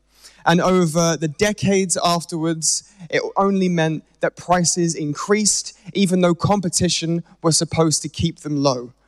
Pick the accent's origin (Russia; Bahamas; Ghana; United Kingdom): United Kingdom; London; Hello there … from London, Don't Pay UK.